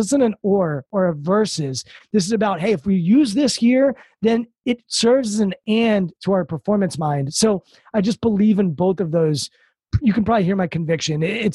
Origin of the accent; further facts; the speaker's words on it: Washington, District of Columbia, United States; I'm a few miles from the White House and Capitol Hill, and I grew up in Washington, D.C. This is my home.